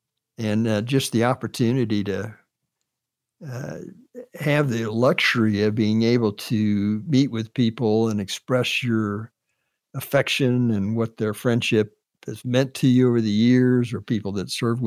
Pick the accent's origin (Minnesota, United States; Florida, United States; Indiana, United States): Florida, United States; Daytona Beach; I was from Daytona Beach originally.